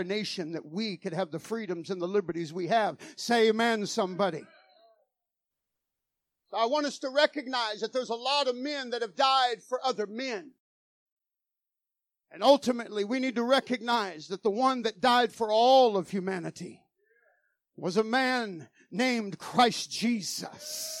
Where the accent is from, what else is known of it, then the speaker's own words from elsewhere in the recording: United States; I'm an American.